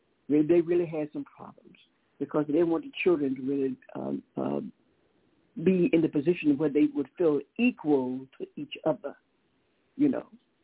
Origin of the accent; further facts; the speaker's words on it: Nashville, Tennessee, United States; born there; Harry Medical College in Nashville, Tennessee, my birthplace, place I was born, the state as well as the hospital.